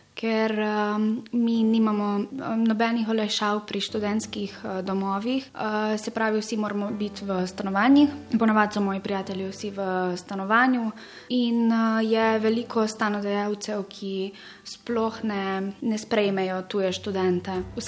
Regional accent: Bosnia & Herzegovina; Slovenian is a second language; now in Slovenia; prihajam iz Bosne in sem trenutno na magisteriju na Pedagoški fakulteti v Ljubljani. V Sloveniji sem že približno 5 let, ni še 5 let.

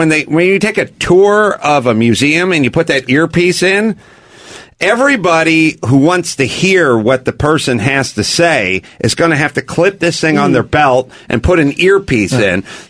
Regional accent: Seattle, Washington, United States; I hail from the Seattle area.

